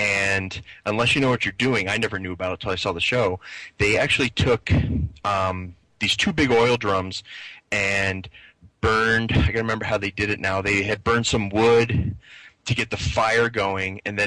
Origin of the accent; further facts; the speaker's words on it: Philadelphia, Pennsylvania, United States; So, and I'm from the Philadelphia area, so I can clearly say that. I'm not saying as an outsider. Hey, Philly kind of smells too.